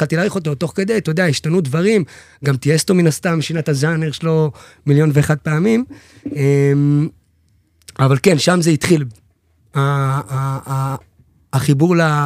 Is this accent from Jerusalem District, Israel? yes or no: no; Revadim, Southern District, Israel; בקיבוץ רבדים, איפה שאני גר גם היום.